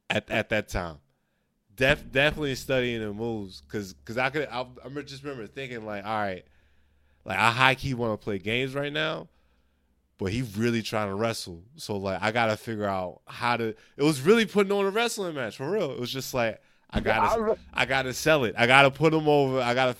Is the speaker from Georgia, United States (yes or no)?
no; Camden, New Jersey, United States; But growing up in Camden, specifically that town